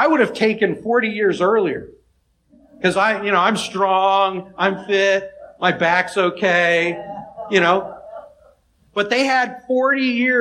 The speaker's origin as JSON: {"language": "English", "region": "California", "country": "United States", "tie": "born or raised there", "said": "I grew up west of the Rocky Mountains. I grew up in California, and I had desert-like climate."}